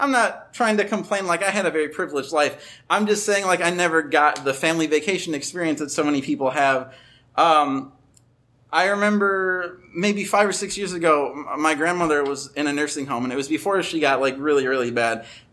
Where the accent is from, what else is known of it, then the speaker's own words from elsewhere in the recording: Chicago, Illinois, United States; I come from Chicago. I'm like, fuck it. It's ice.